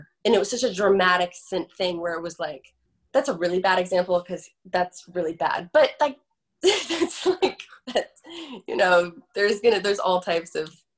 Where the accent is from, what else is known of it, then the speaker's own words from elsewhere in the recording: Florida, United States; now in Los Angeles, United States; I'm from Florida and I live, grew up by the ocean. So like I need an ocean next to me and palm trees.